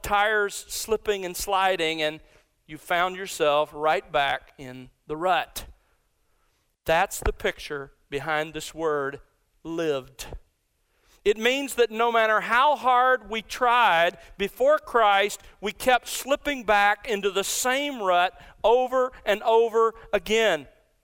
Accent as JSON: {"language": "English", "region": "Alabama", "country": "United States", "tie": "born or raised there", "said": "I grew up in South Alabama, and as I think I've told you before, when I was growing up, our family owned an old World War II Army issue red Willys Jeep."}